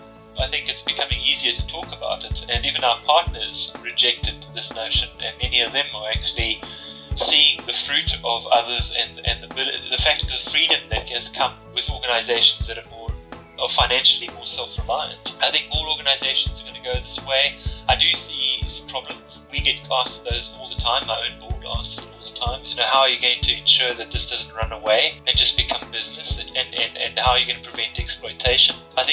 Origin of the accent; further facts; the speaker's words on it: South Africa; I'm South African. I grew up with living in a world where there was rich and poor living in very close proximity.